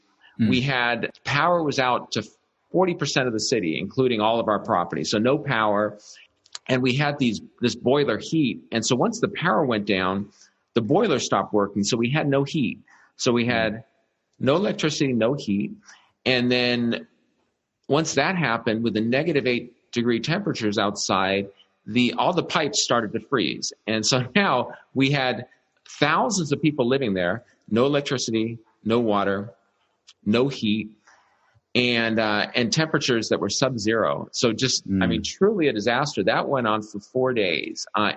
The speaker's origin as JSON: {"language": "English", "region": "California", "country": "United States", "said": "And I was from California, didn't even really know what an ice storm is."}